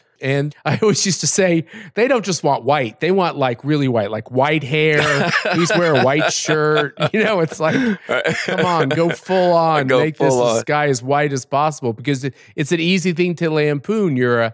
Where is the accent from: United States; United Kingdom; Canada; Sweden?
United States; Houston, Texas; also born or lived in Cleveland, United States / Burnsville, United States / Wichita, United States; I kind of grew up all over the country. I was born in Cleveland. I was raised in Houston. I was an Oilers fan as a kid. Burnsville, New Jersey. And then finally, I ended up in Kansas, in Wichita, Kansas.